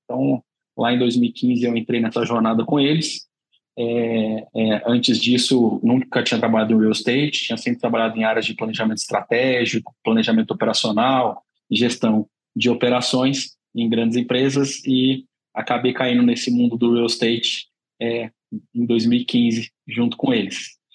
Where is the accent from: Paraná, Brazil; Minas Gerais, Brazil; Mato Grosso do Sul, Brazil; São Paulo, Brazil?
São Paulo, Brazil; Eu acho que eu cresci em Ermelino Matarazzo, que é extremo leste de São Paulo.